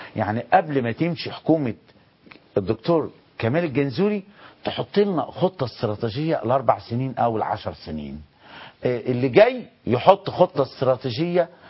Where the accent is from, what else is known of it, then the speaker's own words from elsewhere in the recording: Egypt; احنا كشعب مصري